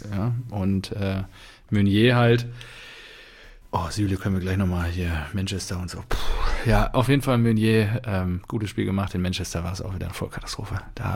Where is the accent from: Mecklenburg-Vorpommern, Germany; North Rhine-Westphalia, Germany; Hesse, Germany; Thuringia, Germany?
North Rhine-Westphalia, Germany; Dortmund; also träumst natürlich als Dortmunder immer davon, dass er eine Weltkarriere aus Dortmund rausmacht